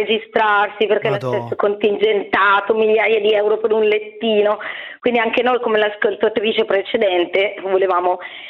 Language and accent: Italian; Bergamo, Lombardy, Italy; ciao, sono da Bergamo